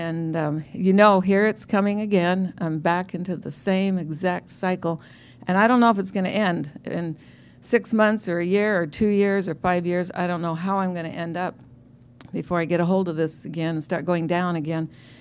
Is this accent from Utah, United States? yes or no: yes; Utah, United States; from Utah.